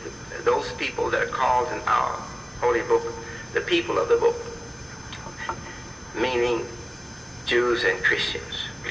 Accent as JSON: {"language": "English", "town": "Chicago", "region": "Illinois", "country": "United States", "tie": "born or raised there", "said": "in Markham and in the area of town, suburban areas of Chicago, my hometown"}